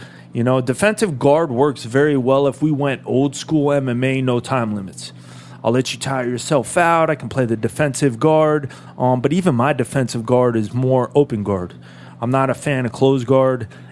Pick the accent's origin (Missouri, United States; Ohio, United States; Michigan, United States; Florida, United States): Florida, United States; Fort Lauderdale; also born or lived in Coral Springs; now in Orlando, United States; At the time, no. I grew up in Fort Lauderdale.